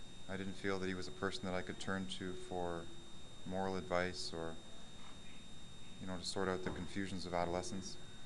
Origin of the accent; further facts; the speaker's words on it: Toronto, Ontario, Canada; I'm a sexaholic from Toronto.